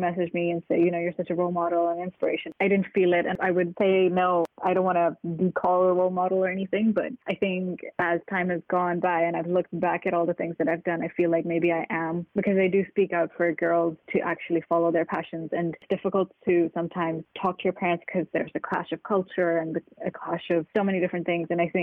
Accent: Pakistan; now in United Kingdom; I can do a few different accents and I'm fluent in a few languages because I grew up in Pakistan and we speak quite a lot of languages there.

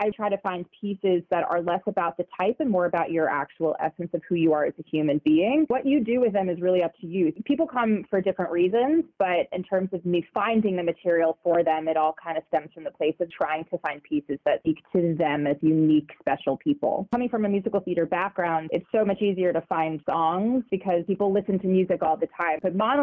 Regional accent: New York, United States; I think that's just the nature of growing up in New York.

